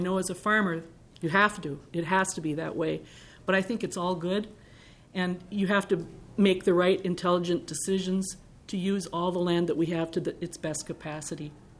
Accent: Eveleth, Minnesota, United States; I was raised in and born and raised in Eveleth, Minnesota.

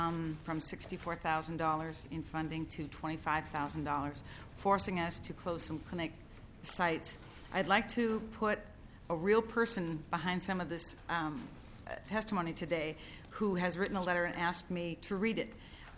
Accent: Minnesota, United States; I'm from Mille Lacs County, Minnesota.

